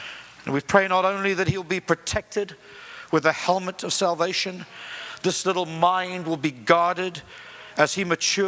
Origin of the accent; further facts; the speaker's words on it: England, United Kingdom; And you might think, as an Englishman and a guy who used to teach English, that I'll be quoting William Shakespeare at this point.